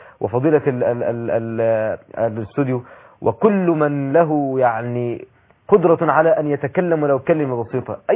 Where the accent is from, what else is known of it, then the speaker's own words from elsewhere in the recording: Egypt; وأنا من مصر